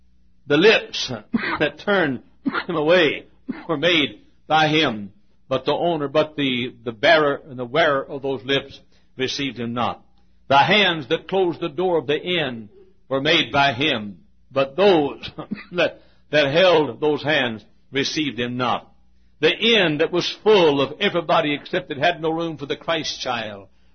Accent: Italy, Texas, United States; born there; I'm glad that people still write me from the city of my birth and tell me that they're glad that I was born in Italy, Texas

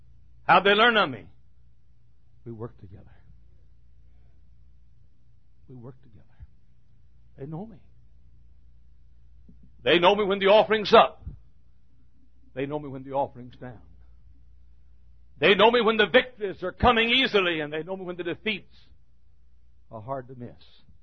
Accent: Texas, United States; accent: Texas; My old Texas accent's bothering me right now.

